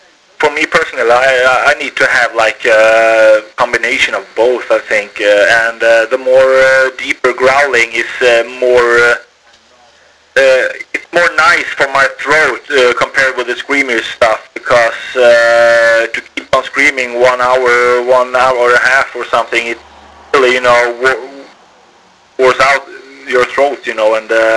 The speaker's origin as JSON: {"language": "English", "town": "Trollhättan", "region": "Västra Götaland", "country": "Sweden", "tie": "born or raised there", "said": "when they played in my hometown at Trollhättan."}